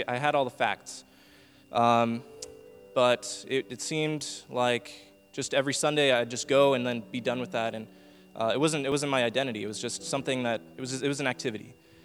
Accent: Los Angeles, California, United States; I'm 19 years old. I'm in my second year here at the University of Texas at Austin, and I come from Los Angeles.

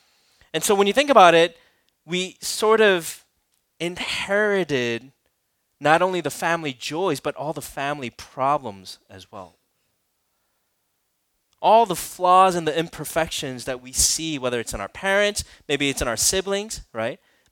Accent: South Korea; When I grew up in Korea, you know, all of us would gather together at my aunt's house

